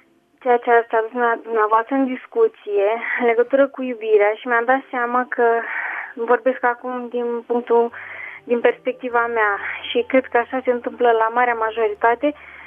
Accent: Bacău, Bacău County, Romania; din Bacău, dumneavoastră mă cunoașteți.

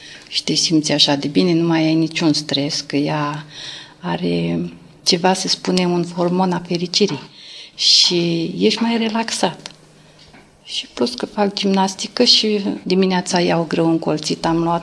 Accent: Galați, Galați County, Romania; Din Galați.

